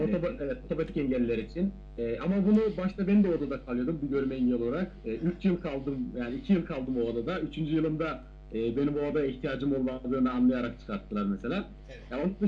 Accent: Kırşehir, Turkey; mesela ben Kırşehirliyim.

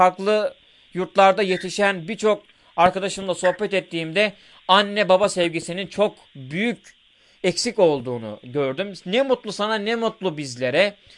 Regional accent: Soma, Manisa, Turkey; Bugün mikrofonlar memleketim Manisa Soma'da.

